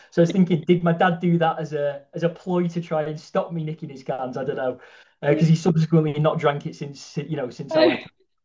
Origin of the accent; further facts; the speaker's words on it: Bolton, North West England, United Kingdom; born there; I was born in Bolton, and we moved around quite a lot growing up. So my dad was a physio in professional football.